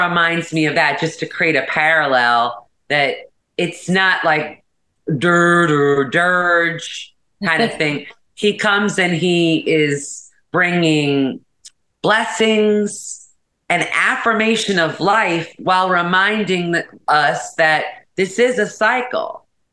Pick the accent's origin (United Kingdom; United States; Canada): United States; New Orleans, Louisiana; I am born and raised in New Orleans. My family, you know, my grandparents are from here, my great grandparents. I'm a New Orleans girl, born and raised.